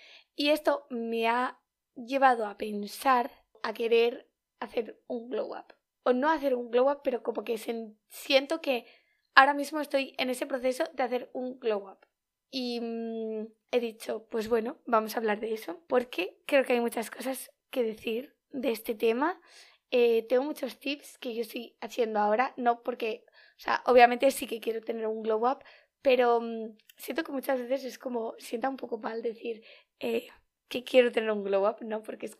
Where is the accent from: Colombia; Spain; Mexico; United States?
Spain; Bilbao, Basque Country; es que además yo soy de Bilbao, ¿sabes?